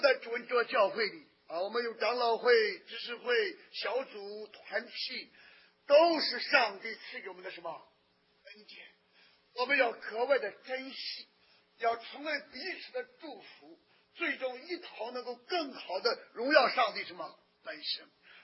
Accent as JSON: {"language": "Chinese", "country": "China", "said": "但是也不愿意参加我们中国人的华人的教会生活。"}